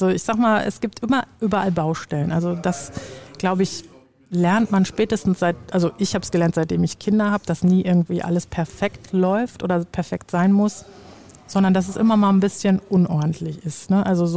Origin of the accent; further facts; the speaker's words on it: Bochum, North Rhine-Westphalia, Germany; Ich komme ja auch aus Bochum